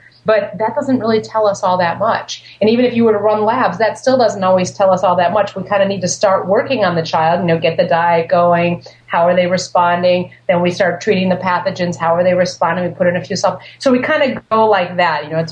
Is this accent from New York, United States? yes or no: no; Chicago, Illinois, United States; I'm from Chicago.